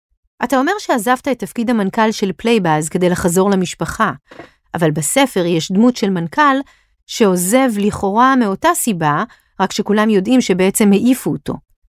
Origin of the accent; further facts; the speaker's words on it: Jerusalem, Jerusalem District, Israel; כשהוא היה ראש עיריית ירושלים, זה היה הרבה יותר דומיננטי, כי גדלתי בירושלים באותה תקופה.